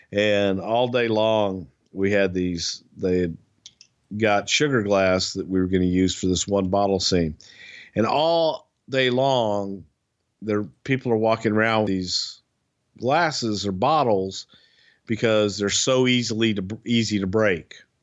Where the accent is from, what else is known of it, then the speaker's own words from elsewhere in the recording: the South, United States; accent: Southern; That's just my Southern accent. Now you're making fun of the way I talk.